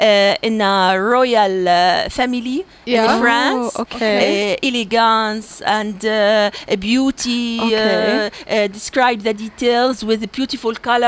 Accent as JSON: {"language": "English", "country": "Palestine", "second_language": "English", "moved": "yes", "lives_now": "Canada", "said": "Yeah, I am Palestinian Canadian."}